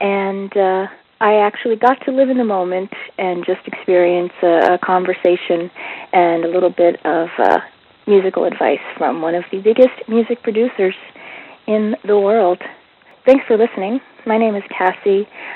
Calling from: Halifax, Nova Scotia, Canada; I'm calling from Halifax, Nova Scotia in Canada.

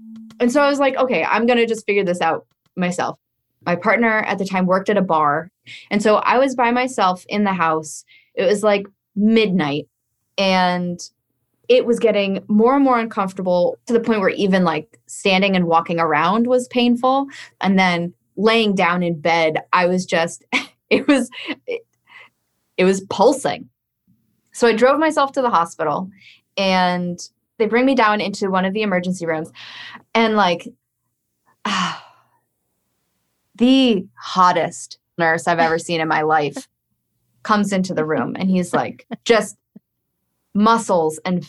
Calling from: Rhode Island, United States; I am calling from Rhode Island.

